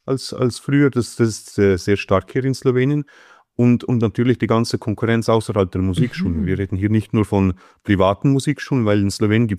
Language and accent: German; Switzerland; ich habe in der Schweiz studiert, ich bin Schweizer, ich habe in der Schweiz gelebt, auch Musikschulen erlebt.